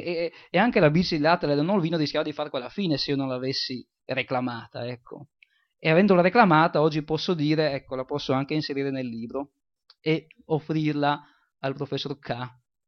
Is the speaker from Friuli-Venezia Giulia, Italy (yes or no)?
yes; Friuli-Venezia Giulia, Italy; also born or lived in Switzerland; io sono nato in Svizzera, poi siamo tornati, siamo andati a vivere nei paesi della pianura friulana, insomma, era un paese abbastanza povero negli anni 60